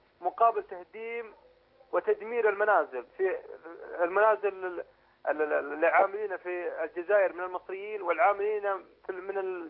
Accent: Saudi Arabia; وأنا صراحة يعني من السعودية

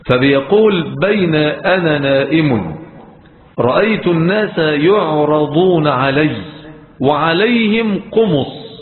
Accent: Egypt

